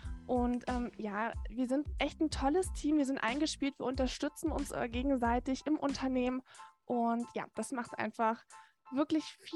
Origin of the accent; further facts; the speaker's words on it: Potsdam, Brandenburg, Germany; born there; also ich bin selber auch in Potsdam geboren und wenn man in Potsdam wohnt